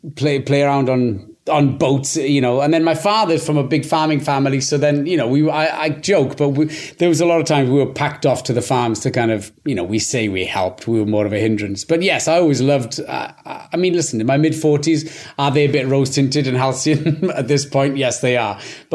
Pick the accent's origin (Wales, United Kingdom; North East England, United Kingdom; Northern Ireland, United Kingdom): Wales, United Kingdom; first language Welsh; English is a second language; I feel, especially because Welsh was my first language growing up, and the language itself, as I watch my parents who fought and campaigned incredibly for the language to survive, it was in danger.